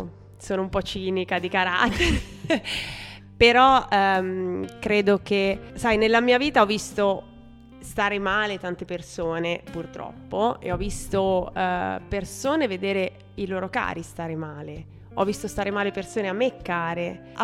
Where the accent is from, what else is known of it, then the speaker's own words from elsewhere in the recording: Perugia, Umbria, Italy; sono nata e cresciuta a Perugia, poi ho un po' girato.